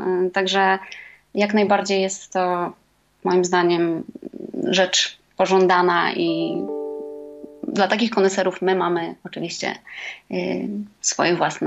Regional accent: Białystok, Podlaskie Voivodeship, Poland; Ja pochodzę z Białegostoku

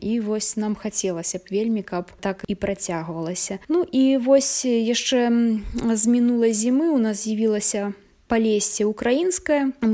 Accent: Brest Region, Belarus; паколькі мы самі з Берасцейшчыны, мы ведаем больш людзей з Берасцейшчыны.

